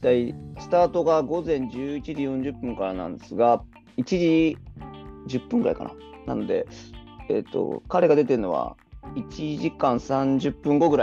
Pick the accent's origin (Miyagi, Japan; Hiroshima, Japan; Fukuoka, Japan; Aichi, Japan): Hiroshima, Japan; 自分の地元の広島のラジオをちょっと聞くことがあって